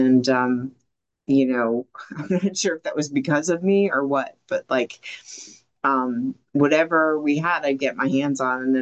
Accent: Arizona, United States; I grew up in Arizona, we drove up to Phoenix, a nearby town

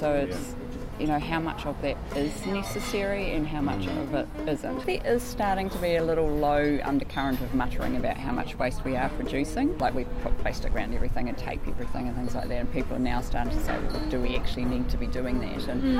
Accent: Nelson, New Zealand; moved away; also born or lived in Waikato; I'm a dentist and I grew up in Nelson, so I guess we've always had the sort of slight green ethos growing up in Nelson. Then I moved away up into the North Island

